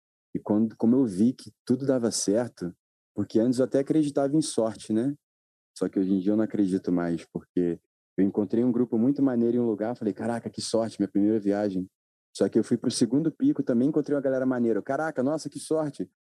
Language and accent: Portuguese; Rio de Janeiro, Brazil; born there; Tenho 27 anos, eu sou do mundo, mas nasci no Rio de Janeiro.